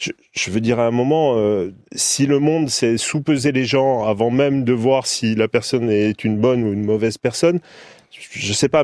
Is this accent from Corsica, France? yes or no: yes; Corsica, France; moi je suis Corse